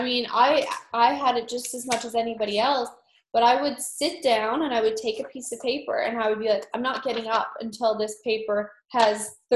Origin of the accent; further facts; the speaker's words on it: Canada; I'm a Canadian and I am come from a very, very left-wing Canadian NDP family.